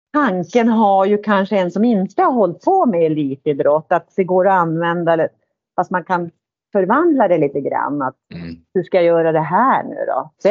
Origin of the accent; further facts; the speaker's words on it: Piteå, Norrbotten County, Sweden; jag kom ju då från Piteå och jag hade legat på simgymnasium i Älvsbyn och flyttade ner till Sundsvall